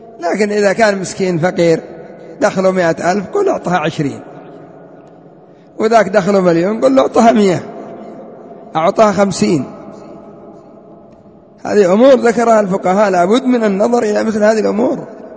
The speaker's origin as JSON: {"language": "Arabic", "country": "Yemen", "said": "عندنا في اليمن قد يؤخذ منك هذا بدون هذه الطريقة"}